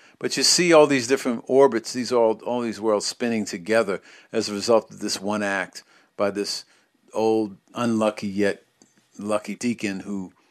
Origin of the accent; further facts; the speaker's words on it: New York, United States; It was the overriding feeling I had as a child growing up in New York was that even though it was hard and it was vicious and it was a tough city